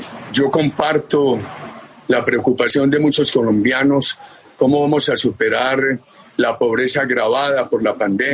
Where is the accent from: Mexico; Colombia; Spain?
Colombia; Y como colombiano me gusta de cuando él dice no aspiro, oír que se pronuncia sobre temas muy importantes del país